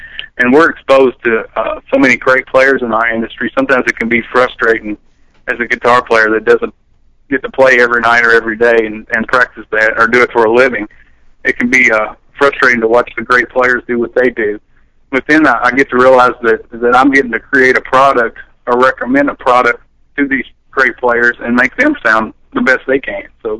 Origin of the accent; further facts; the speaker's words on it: Eminence, United States; Yeah, I grew up in Eminence. I'm from there originally, and I went to Eminence High School.